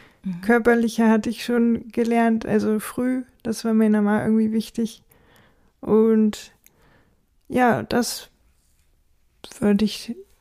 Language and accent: German; Braunschweig, Lower Saxony, Germany; now in Bremen, Germany; Also, ich bin ja aus Braunschweig hierher gezogen